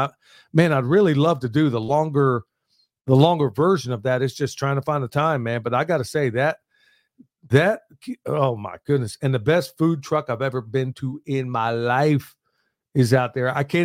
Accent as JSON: {"language": "English", "region": "Oklahoma", "country": "United States", "tie": "born or raised there", "said": "And this is just from me growing up in Oklahoma."}